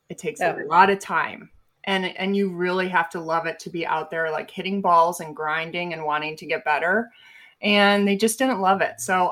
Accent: Rochester, New York, United States; now in Phoenix, United States; I am calling in from Phoenix, Arizona. I was outside practicing for most of the day. It's a gorgeous day out there today. But yeah, I am born and raised from Rochester, New York.

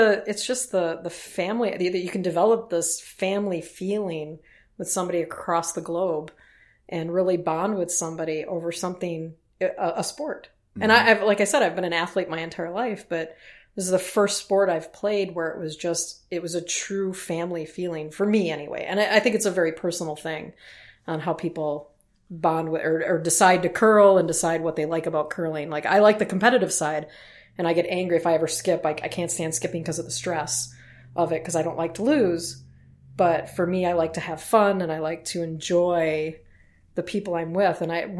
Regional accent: United States; It's realizing that even though I'm an American and you're from, you know, Germany or Switzerland or the UK, that we're all here on the same planet.

